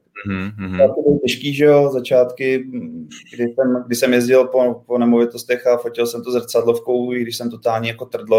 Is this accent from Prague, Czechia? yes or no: yes; Prague, Czechia; Já jsem vlastně Pražák, bydlím celý život tady na Praze 8 a v Ďáblicích